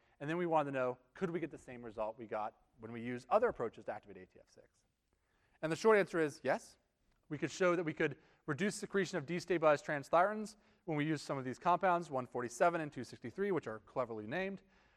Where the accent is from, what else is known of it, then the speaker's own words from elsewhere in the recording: West Virginia, United States; I grew up in West Virginia, and honestly, I never thought I'd be traveling the world like I do now.